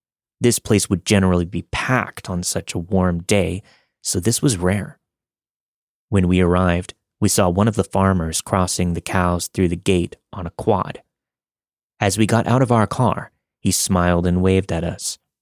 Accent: New Zealand; I'm from Aotearoa, New Zealand. We have the occasional missing person case or scary case around these parts

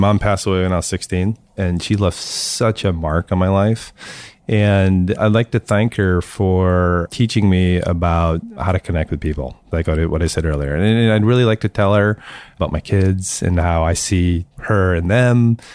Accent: St. Louis, Missouri, United States; I grew up in St. Louis and people are just super nice and super friendly.

